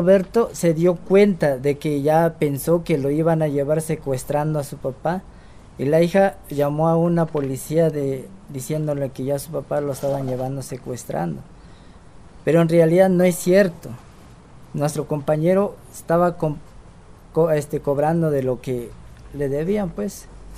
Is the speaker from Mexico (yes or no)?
yes; Mitzitón, Chiapas, Mexico; venimos de la comunidad de Mitzitón